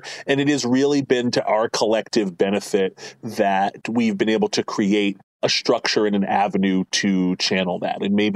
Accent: Lancaster, Pennsylvania, United States; I was born and raised here in Lancaster.

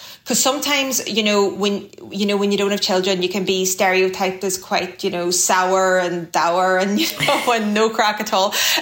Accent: Ireland; And like, obviously I'm too Irish really for any of that, you know what I mean?

